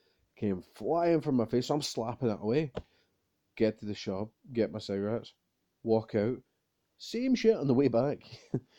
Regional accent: Scotland, United Kingdom; As a Scotsman, I'm not a massive Mel Gibson fan.

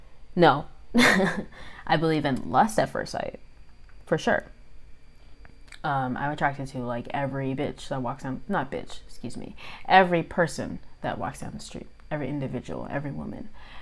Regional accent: United States; Well, this is kind of gonna reveal, like, where I'm from. I'm American

